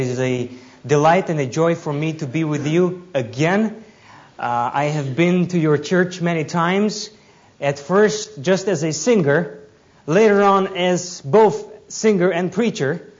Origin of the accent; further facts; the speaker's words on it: Romania; We're both from Romania, different parts of the country, 10 hours apart.